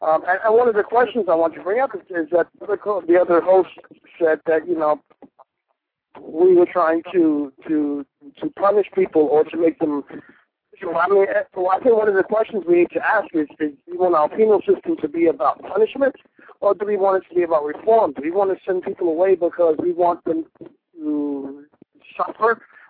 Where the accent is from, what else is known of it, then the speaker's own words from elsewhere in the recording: New York, United States; were instituted in my home state in 1973, New York by Nelson Rockefeller.